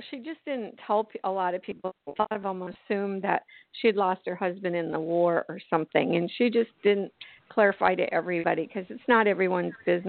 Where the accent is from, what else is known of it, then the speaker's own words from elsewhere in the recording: Toronto, Ontario, Canada; born there; And I was born in Toronto, Canada.